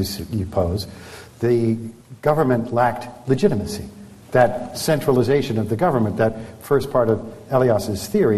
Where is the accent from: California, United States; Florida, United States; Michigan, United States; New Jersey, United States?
New Jersey, United States; I say that because I'm from Jersey.